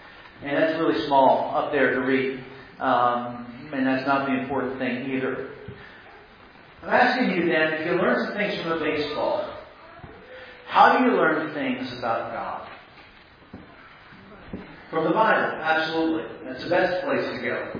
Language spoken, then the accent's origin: English; Maryland, United States; That I grew up outside of Baltimore.